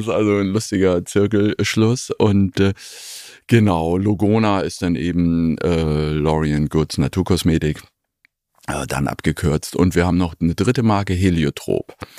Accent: Hamburg, Germany; verheiratet, 2 Kinder, bin Hamburger, heute Morgen mit dem Fahrrad hierher gekommen. Insofern bin ich hier zu Hause

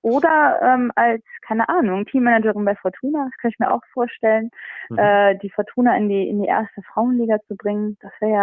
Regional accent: Essen, North Rhine-Westphalia, Germany; ich bin aus Essen

